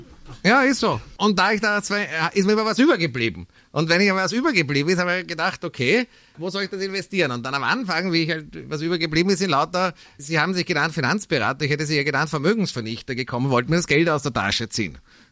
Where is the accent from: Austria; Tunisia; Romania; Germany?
Austria; Dann bin ich zur Bank gegangen und habe gefragt, ob sie das mir finanzieren als Österreicher.